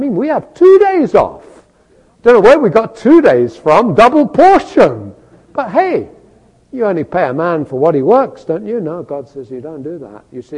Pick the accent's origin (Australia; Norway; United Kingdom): United Kingdom; England; I can remember growing up in England